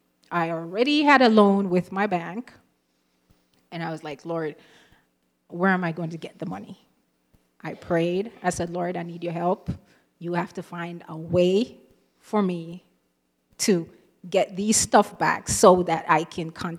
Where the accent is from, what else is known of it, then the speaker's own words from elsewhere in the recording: Mandeville, Manchester, Jamaica; Now, I'm from Jamaica, and I had a business in the town of Mandeville.